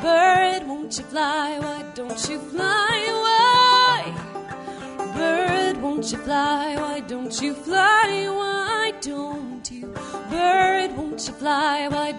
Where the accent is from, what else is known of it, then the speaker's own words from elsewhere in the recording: Salt Lake City, Utah, United States; I'm from Salt Lake City, Utah.